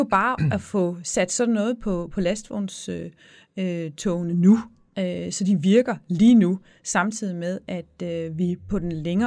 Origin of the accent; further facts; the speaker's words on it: Region of Southern Denmark, Denmark; over på Fyn, hvor jeg kommer fra